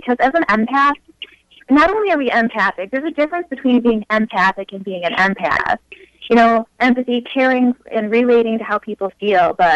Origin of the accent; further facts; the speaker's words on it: Midland, Michigan, United States; I'm from Midland, Michigan.